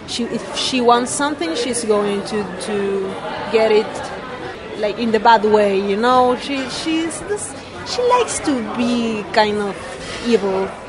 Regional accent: Uruguay; English is a second language; now in Czech Republic; we are now in Czech Republic and we are from Uruguay, and the people from the other half of the world watching it, so it's magic.

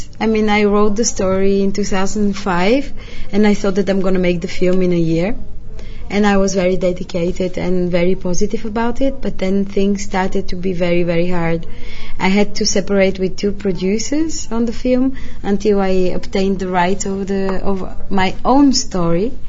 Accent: Bulgaria; English is a second language; happens between 1979 and 1994 in my home country, Bulgaria.

